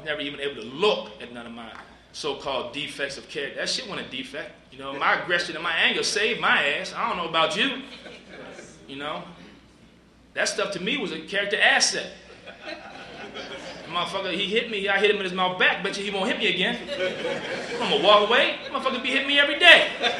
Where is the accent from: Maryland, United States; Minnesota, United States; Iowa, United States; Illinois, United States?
Maryland, United States; Columbia; I grew up out in Columbia. That's where I got clean at.